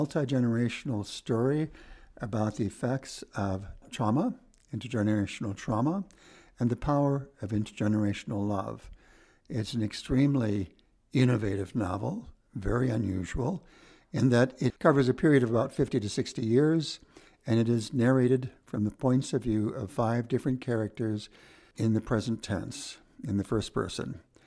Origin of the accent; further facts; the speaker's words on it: Minneapolis, Minnesota, United States; I'm from Minneapolis.